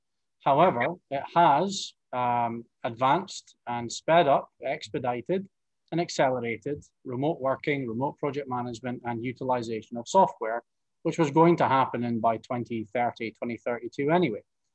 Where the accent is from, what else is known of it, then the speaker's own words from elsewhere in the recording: Aberdeen, Scotland, United Kingdom; based in Bonnie, Scotland, in my hometown of Aberdeen.